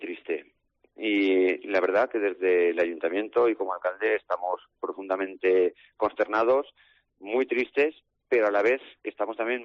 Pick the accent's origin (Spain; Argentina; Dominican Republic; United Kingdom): Spain; Jaca, Aragon; soy alcalde de Jaca, pero también soy de Jaca de toda la vida, yo de niño fui al colegio de las Benedictinas